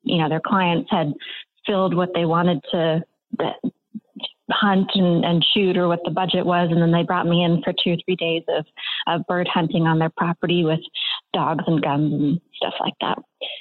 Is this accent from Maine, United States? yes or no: yes; Maine, United States; So I grew up in Maine, selling raffle tickets and setting up the silent auction table